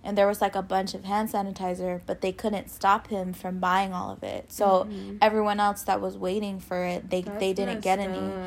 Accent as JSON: {"language": "English", "town": "Salt River", "region": "Arizona", "country": "United States", "said": "I think our perspective might be different from somebody else's because we are from Salt River."}